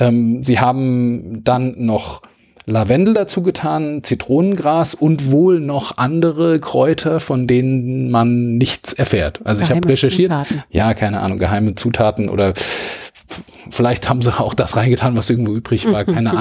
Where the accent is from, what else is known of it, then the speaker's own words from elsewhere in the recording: Wiesbaden, Hesse, Germany; ich komme aus Wiesbaden, an Wiesbaden grenzt der Rheingau